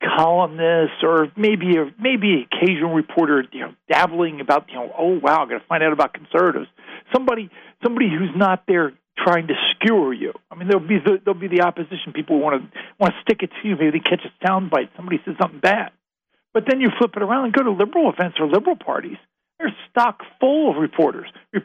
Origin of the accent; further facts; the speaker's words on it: Baltimore, Maryland, United States; I'm from Baltimore, so my family is very close. I live close to Baltimore.